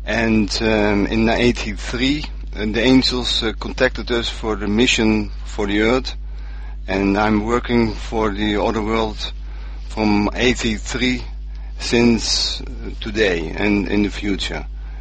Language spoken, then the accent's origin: English; Netherlands; I'm from the Netherlands